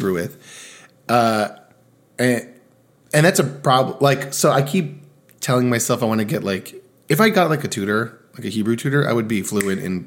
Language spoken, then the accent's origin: English; United States; born there; And I am first generation Israeli. I was born in America, but raised by Israelis.